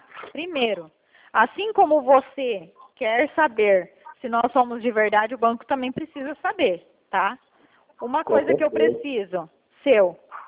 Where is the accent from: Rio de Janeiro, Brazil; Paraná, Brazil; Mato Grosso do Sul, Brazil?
Paraná, Brazil; Não, eu sou aqui do Paraná mesmo.